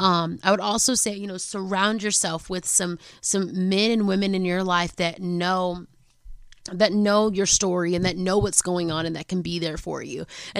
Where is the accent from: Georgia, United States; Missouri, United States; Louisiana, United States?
Georgia, United States; Atlanta; And mind y'all, I'm from Atlanta, so I was like, what's happening right now?